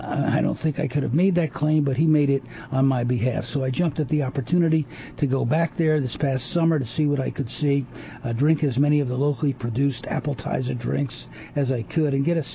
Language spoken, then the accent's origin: English; South Africa; Even though I don't live there, I'm proudly South African